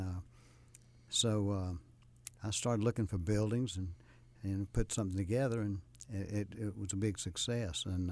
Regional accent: Rock Hill, South Carolina, United States; now in Charlotte, United States; I grew up in Rock Hill.

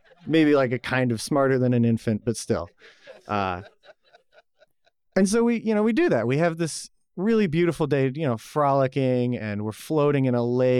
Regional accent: Buffalo, New York, United States; born there; I was born in Buffalo, New York, the land of plenty.

